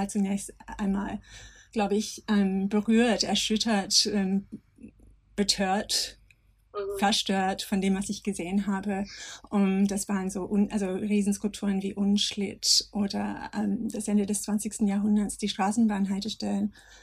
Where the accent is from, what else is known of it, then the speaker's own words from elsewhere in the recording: Australia; moved away as an adult; now in Germany; ich komme aus Australien